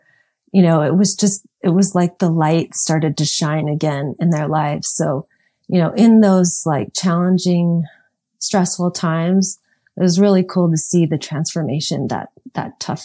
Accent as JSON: {"language": "English", "town": "Phoenix", "region": "Arizona", "country": "United States", "tie": "born or raised there", "said": "I grew up in the Phoenix area. So my parents had restaurants."}